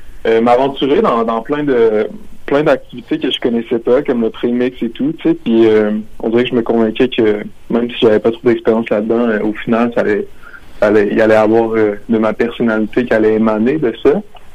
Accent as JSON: {"language": "French", "town": "Quebec City", "region": "Quebec", "country": "Canada", "said": "je suis fier de venir de Québec."}